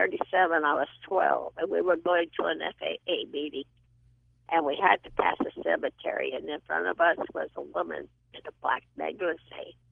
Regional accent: Florida, United States; And I'm 90 years old, and I was born and raised in Florida.

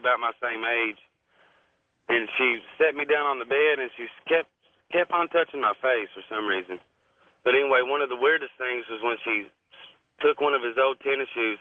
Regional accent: Kentucky, United States; When I'm from Kentucky, and back when I lived there, I was at a Target store.

